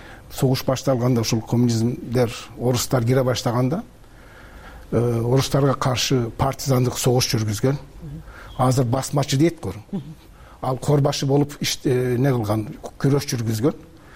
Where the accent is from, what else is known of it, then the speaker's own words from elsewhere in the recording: Turkey; Биз ошол жерде дүйнөгө келдик, ошол жерде чоңойдук.